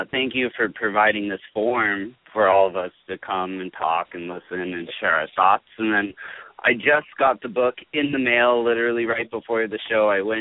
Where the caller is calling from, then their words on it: San Diego, California, United States; I'm calling from San Diego.